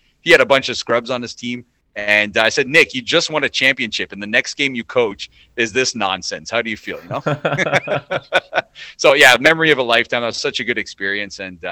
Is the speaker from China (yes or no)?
no; Toronto, Ontario, Canada; I'm born and raised in Toronto, midtown, downtown, uptown, went to school uptown.